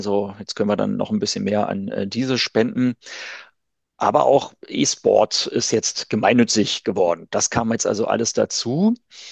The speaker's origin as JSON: {"language": "German", "region": "Berlin", "country": "Germany", "said": "Also als Berliner"}